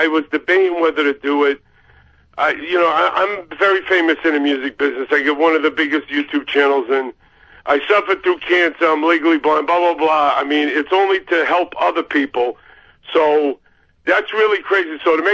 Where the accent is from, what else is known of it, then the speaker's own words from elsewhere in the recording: Worcester, Massachusetts, United States; born there; now in Miami, United States; I was born in Worcester, Bob. I live in Miami.